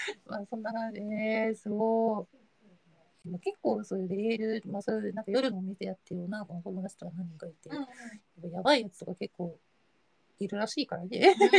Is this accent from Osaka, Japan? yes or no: no; Okinawa, Japan; moved away as an adult; now in Tokyo, Japan; そう、私沖縄なんですよ。そう、沖縄から出て